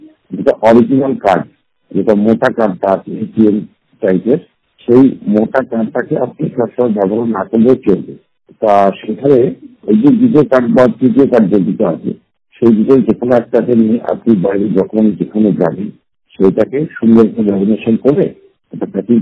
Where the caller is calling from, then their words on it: Behala, West Bengal, India; আমি কলকাতা বেহালা থেকে